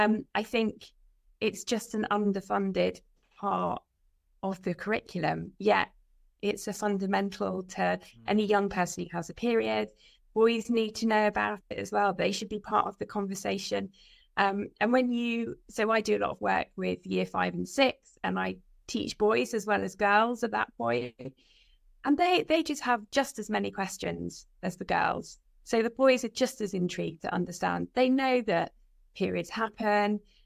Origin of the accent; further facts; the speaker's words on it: England, United Kingdom; If I come back over the border, back to my hometown, the English schools have got no access to that kind of budget.